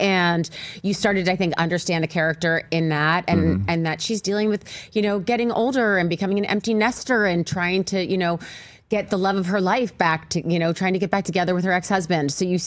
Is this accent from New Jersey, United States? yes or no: yes; Cherry Hill, New Jersey, United States; I was with my mom, and you know, I grew up in Cherry Hill, which is 10 minutes from Philly.